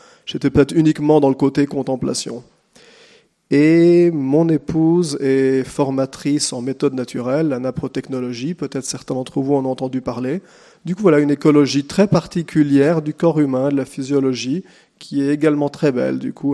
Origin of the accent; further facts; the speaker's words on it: Umbria, Italy; j'ai passé une bonne partie de mon enfance en Ombrie, territoire franciscain, des collines verdoyantes, un lac, un beau territoire, je dirais, de vignes, d'oliviers, de terrains en jachère